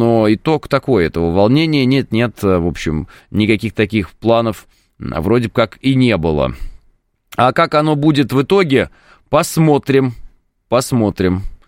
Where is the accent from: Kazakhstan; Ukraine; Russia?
Kazakhstan; born there; я, например, родился, ну, понятно, в Советском Союзе, но, тем не менее, на территории нынешнего Казахстана.